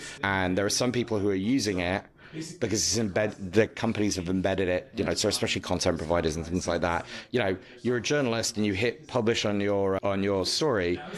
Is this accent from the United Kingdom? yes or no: yes; United Kingdom; I'll be at a Super Bowl party as a Brit, like not really understanding what's going on